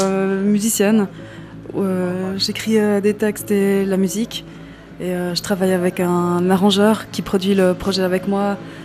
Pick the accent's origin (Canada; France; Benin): France; Bourgogne-Franche-Comté; je suis originaire du Jura.